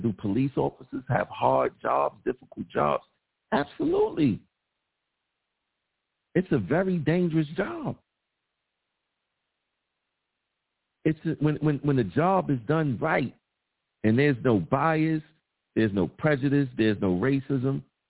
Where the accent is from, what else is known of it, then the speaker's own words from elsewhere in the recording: Brooklyn, New York, United States; I grew up in Bed-Stuy, so I'm familiar with that community a lot